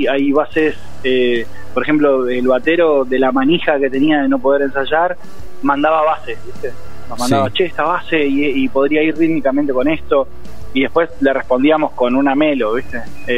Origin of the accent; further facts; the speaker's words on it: Buenos Aires Province, Argentina; Somos de Gran Buenos Aires y ensayamos en Capital.